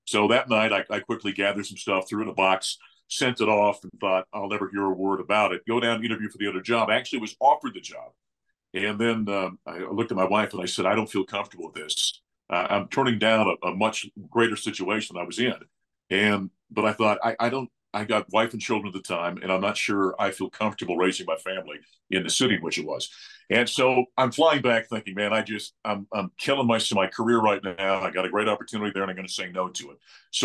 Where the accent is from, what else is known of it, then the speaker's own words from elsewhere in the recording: North Dakota, United States; No, I'm not. I'm from North Dakota.